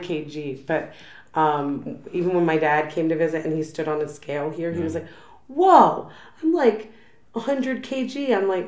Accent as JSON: {"language": "English", "town": "Washington", "region": "District of Columbia", "country": "United States", "said": "I'm from Washington, D.C., so we have like, it's like Beijing. It's the same seasons."}